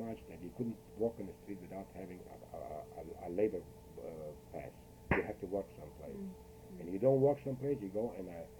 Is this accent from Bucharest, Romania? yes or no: no; Suceava, Suceava County, Romania; I was very, very poor, and I come from Suchava.